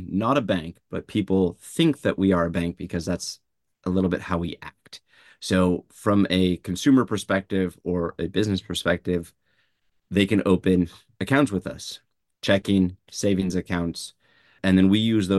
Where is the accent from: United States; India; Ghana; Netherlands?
India; born there; So I was born in India.